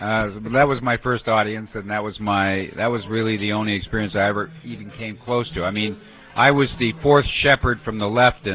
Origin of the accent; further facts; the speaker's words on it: Toronto, Ontario, Canada; I was growing up in Toronto and the beaches